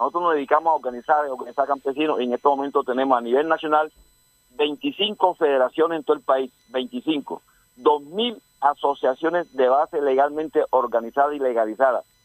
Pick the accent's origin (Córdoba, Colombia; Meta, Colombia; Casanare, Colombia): Córdoba, Colombia; born there; Nací en Córdoba, estoy en el Atlántico y estoy en toda la región Caribe.